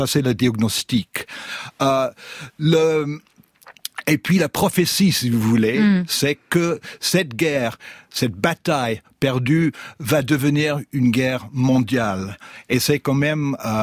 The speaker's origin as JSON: {"language": "French", "region": "England", "country": "United Kingdom", "second_language": "French", "said": "En tant qu'anglais, je peux dire"}